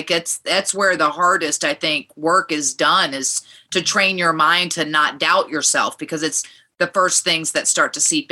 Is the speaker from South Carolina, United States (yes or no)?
no; Virginia, United States; Obviously because I grew up in Virginia and it was a lot of like Georgia Championship Wrestling and NWA and that kind of mid-Atlantic area.